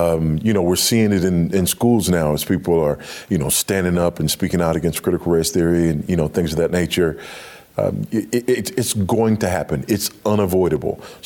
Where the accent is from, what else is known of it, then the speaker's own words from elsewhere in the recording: Los Angeles, California, United States; I grew up in Los Angeles on a fault line and experienced an earthquake or two in my day.